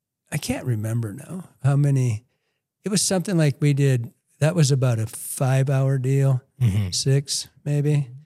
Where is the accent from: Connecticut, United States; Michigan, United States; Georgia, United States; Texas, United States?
Michigan, United States; I think Michigan's, I'd say we're East, but most people call us Midwest.